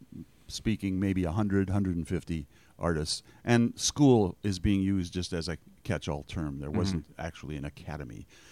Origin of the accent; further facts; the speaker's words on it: Midwest, United States; from my perspective as a Midwesterner, the Hudson Valley is endowed with just fantastic resources.